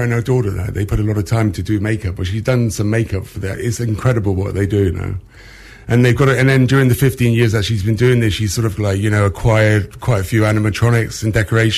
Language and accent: English; England, United Kingdom; I come from England as well.